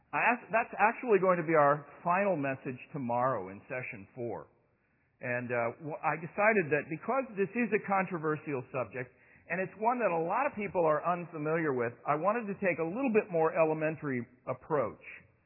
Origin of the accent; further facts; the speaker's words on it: Oklahoma City, Oklahoma, United States; born there; I was born in Oklahoma, born here in Oklahoma City.